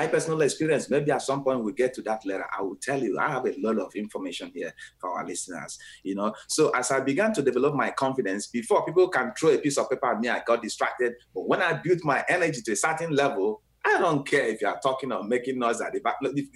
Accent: Nigeria; I was in Nigeria, West Africa, my home country, the month of April into May.

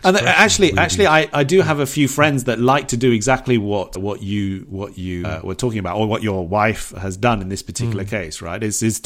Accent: Bournemouth, South West England, United Kingdom; There's a shop, there's a shop in England, in my hometown in Bournemouth

